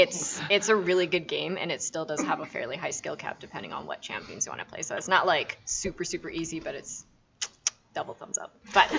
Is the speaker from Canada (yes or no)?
yes; Canada; This is how Americans speak, correct? I'm Canadian.